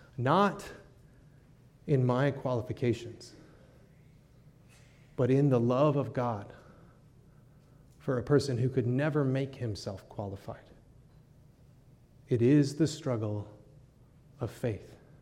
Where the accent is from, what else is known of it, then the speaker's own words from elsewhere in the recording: United States; accent: American; people heard my American accent and wanted to talk, which is not what I was expecting, right?